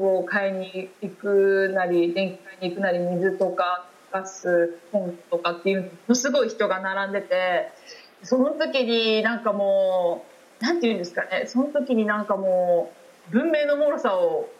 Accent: Gunma, Japan; 高校までは私群馬県出身なんですけど、群馬県にずっといまして、

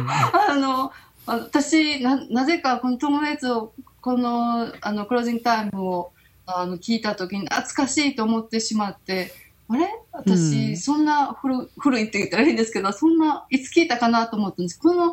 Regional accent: Kyoto, Japan; 私も京都なんです。

